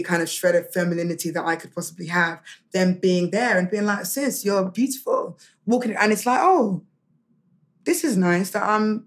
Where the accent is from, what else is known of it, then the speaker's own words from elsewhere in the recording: United Kingdom; I'm like that, and I'm British